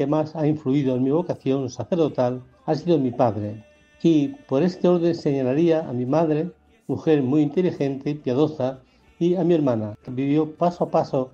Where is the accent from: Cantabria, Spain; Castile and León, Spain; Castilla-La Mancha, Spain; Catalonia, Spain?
Castilla-La Mancha, Spain; Villahermosa; Mi patria chica es Villahermosa.